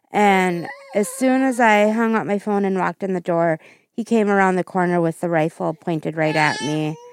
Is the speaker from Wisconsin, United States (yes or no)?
yes; Wisconsin, United States; I am from Central Wisconsin area.